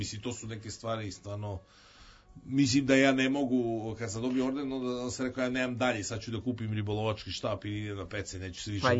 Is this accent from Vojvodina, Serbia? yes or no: no; Belgrade, Serbia; ja sam odrastao pored Beogradskog Hyde Parka